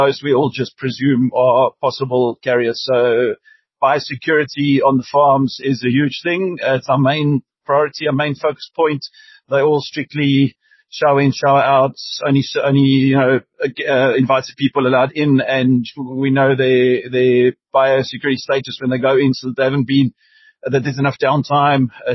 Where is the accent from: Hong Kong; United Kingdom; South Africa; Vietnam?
South Africa; Johannesburg, Gauteng; they'll say, so where are you from? And I'll say South Africa. And then they, oh, you're Joburg, that's dangerous.